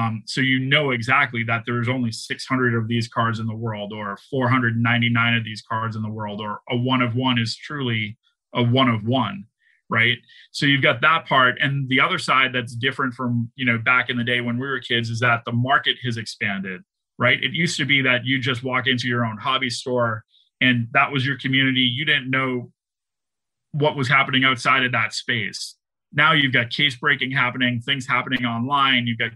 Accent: Boston, Massachusetts, United States; You know, I'm from Boston, so I'm going to use Tom Brady as an example.

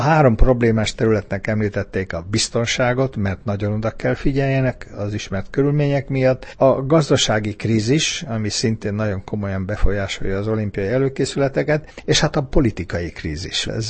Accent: Hungary; most nem azért mondom, mert magyar vagyok

